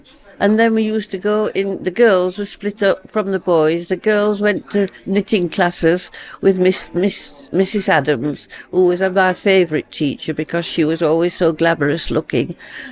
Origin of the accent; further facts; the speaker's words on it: Darfield, Yorkshire and the Humber, United Kingdom; born there; I was born in Darfield, but now I live in Wombwell, but I've moved around quite a lot in between then and now.